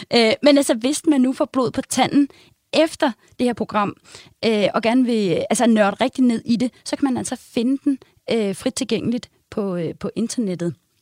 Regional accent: Vanløse, Capital Region of Denmark, Denmark; now in Vejle, Denmark; Især efter jeg flyttede fra København, altså en forstad til København, nemlig Vanløse, til Vejle, nærmere bestemt Søndermarken.

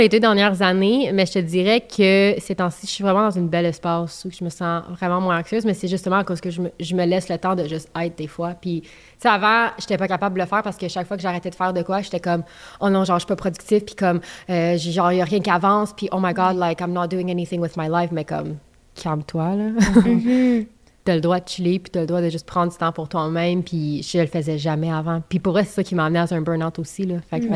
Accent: Laval, Quebec, Canada; now in Quebec City, Canada; je viens de Laval. Moi, j'ai toujours habité à Laval, mais j'ai déménagé à Québec quand j'ai rencontré James.

